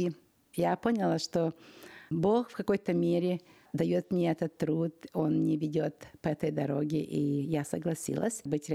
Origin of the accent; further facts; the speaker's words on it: Ukraine; born there; Я родилась на Украине в семье верующих родителей.